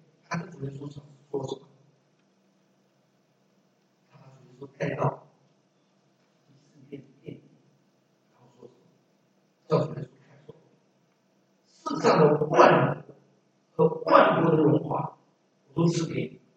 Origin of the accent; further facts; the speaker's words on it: China; 何况我们是中国人